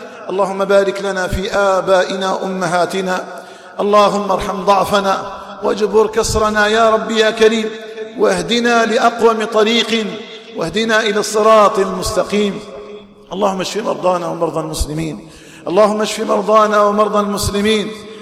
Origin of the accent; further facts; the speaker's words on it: Algeria; اللهم اجعل بلادنا الجزائر آمنة مطمئنة.